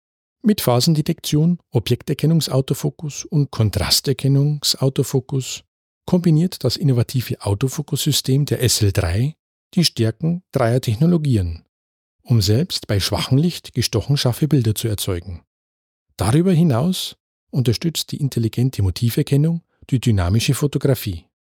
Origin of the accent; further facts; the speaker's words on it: Munich, Bavaria, Germany; Ich bin stolz, dass meine Heimatstadt München gleich zwei